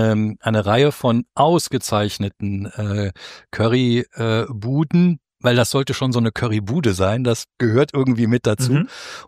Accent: Belgium; das kannte ich persönlich nicht als Belgier

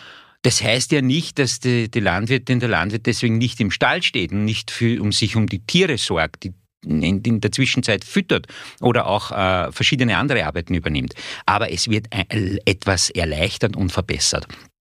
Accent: Wieselburg, Lower Austria, Austria; bin gebürtiger Wieselburger auch. Ich bin also in Krügling, Ortsteil Weinzierl, bei Wieselburg, Wieselburg Land halt, sogar geboren und am elterlichen Betrieb, landwirtschaftlichen Betrieb aufgewachsen, genau. Habe dann in meiner Ausbildung das Francisco Josephinum absolviert.

